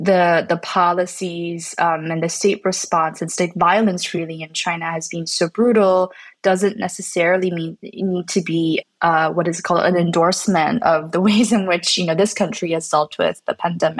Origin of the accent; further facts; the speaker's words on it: Canada; I'm not American, I'm from Canada and my family's from Korea